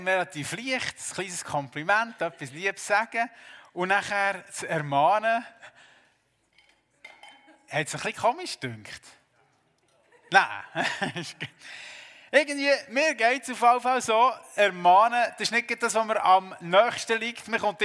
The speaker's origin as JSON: {"language": "German", "country": "Switzerland", "said": "Und erst noch als Schweizer so oder hier in unserer Gesellschaft"}